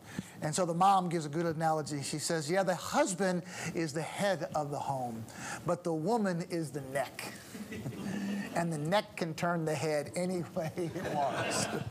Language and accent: English; Missouri, United States; I come from Missouri, you know? That's the name of our state is called the Show Me State.